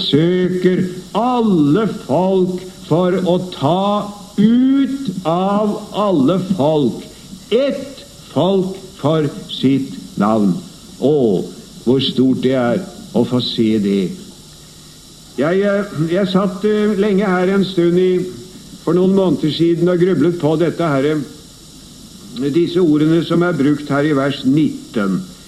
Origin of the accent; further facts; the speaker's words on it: Sarpsborg, Østfold, Norway; det husker jeg godt hjemme fra min hjemby i Sarpsborg